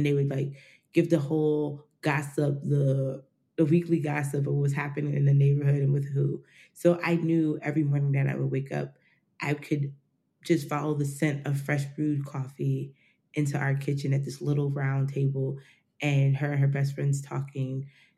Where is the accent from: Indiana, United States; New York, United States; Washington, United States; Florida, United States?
New York, United States; Poughkeepsie; also born or lived in New Jersey; I grew up upstate New York. So I grew up, I'm born and raised in Poughkeepsie, New York. And then I moved to New Jersey. So I became a Jersey girl for a little bit.